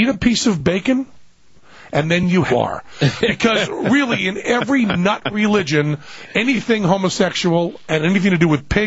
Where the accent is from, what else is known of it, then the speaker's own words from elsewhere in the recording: Massachusetts, United States; people know I'm from Massachusetts.